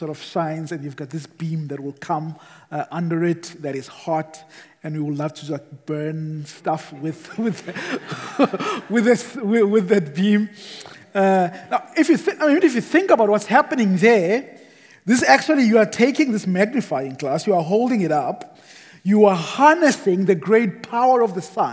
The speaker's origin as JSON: {"language": "English", "country": "South Africa", "said": "I come from South Africa. We have Table Mountain in Cape Town."}